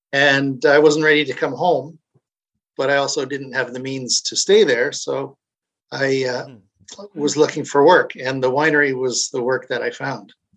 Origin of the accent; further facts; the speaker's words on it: Niagara, Ontario, Canada; I grew up in Niagara, so I've been familiar with vineyards all my life